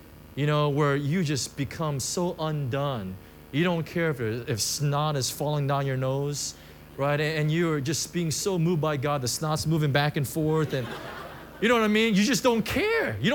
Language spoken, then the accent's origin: English; Costa Mesa, California, United States; in the States, where I grew up in Costa Mesa, it's the international headquarters of TBN.